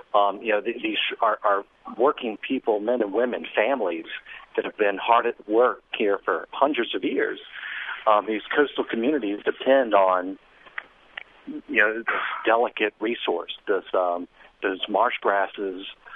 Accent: United States; And, you know, though we are American and we want things

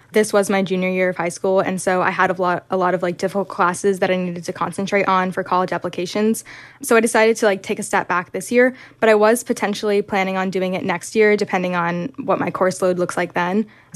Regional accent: Cary, North Carolina, United States; I'm from Cary, North Carolina, and I'm a rising senior at Green Hope High School.

